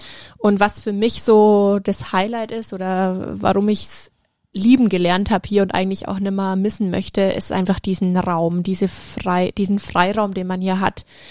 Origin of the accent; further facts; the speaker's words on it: Bavaria, Germany; wir wohnen hier und man redet immer, wir kommen aus dem Fichtelgebirge.